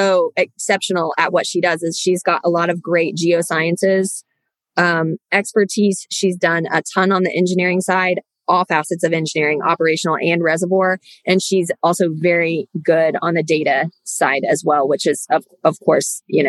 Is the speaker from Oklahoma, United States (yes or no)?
yes; Tulsa, Oklahoma, United States; I grew up in Tulsa, and I played soccer growing up and went to the University of Tulsa on a soccer scholarship.